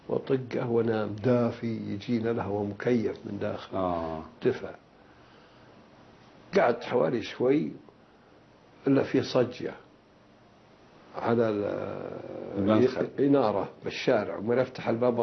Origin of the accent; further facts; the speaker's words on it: Saudi Arabia; قلت له لا أنا سعودي